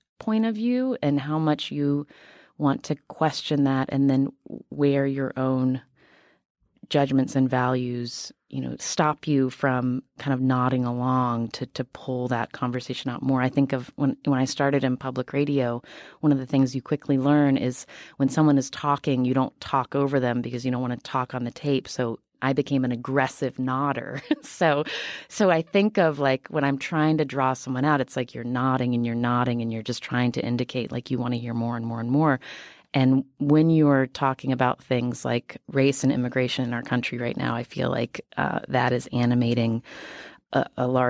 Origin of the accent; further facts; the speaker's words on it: West Virginia, United States; I am from West Virginia, and I understand why West Virginians are voting the way they're voting right now.